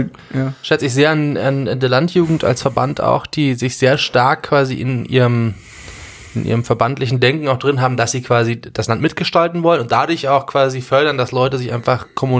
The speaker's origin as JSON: {"language": "German", "town": "Munich", "region": "Bavaria", "country": "Germany", "said": "weil ich würde mich immer nach außen hin als Münchner bezeichnen"}